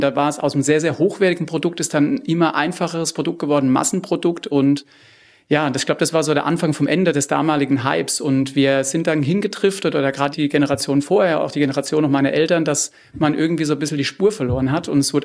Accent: Rhineland-Palatinate, Germany; Ich komme jetzt aus Rheinhessen, ist das das größte deutsche Weinanbaugebiet

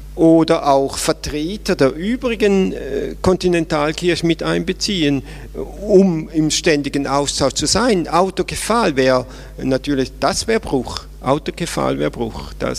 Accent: Switzerland; Ich komme ja aus der Schweiz

